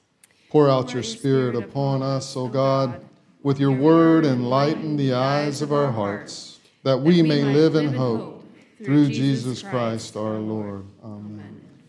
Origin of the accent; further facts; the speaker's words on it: West Virginia, United States; it really makes me have these memories, these nostalgic memories of growing up in West Virginia. My grandparents, they lived out in the country.